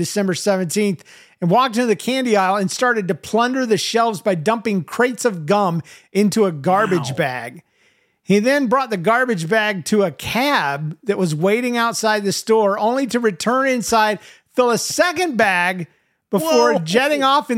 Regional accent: Georgia, United States; I was raised in Georgia. That is the most redneck thing I think I ever saw.

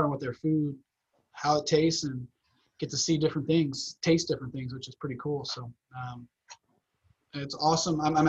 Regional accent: Miami, Florida, United States; I mean, I go with a Cuban, you know what I mean? Like, just growing up in Miami.

